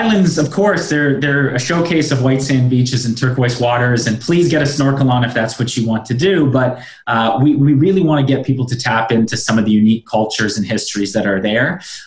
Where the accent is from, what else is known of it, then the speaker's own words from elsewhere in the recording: Canada; and I'm Canadian.